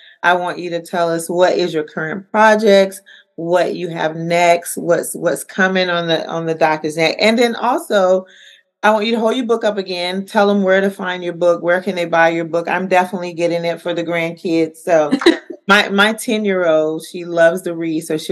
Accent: the South, United States; but I'm from the South. I'm old school, so it's just a little different, you know.

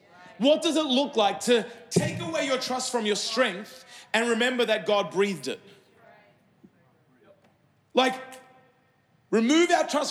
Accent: Sydney, New South Wales, Australia; I grew up in Sydney

